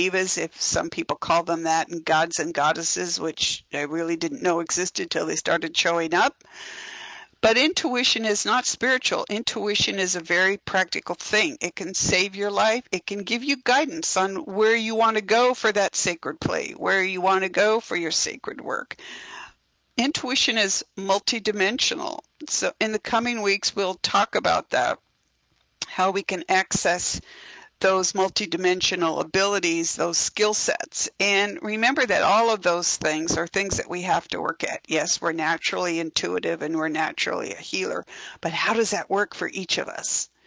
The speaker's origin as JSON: {"language": "English", "country": "United States", "said": "I know this is an international show, but I'm an American, and we've been through a lot here in the United States this last month."}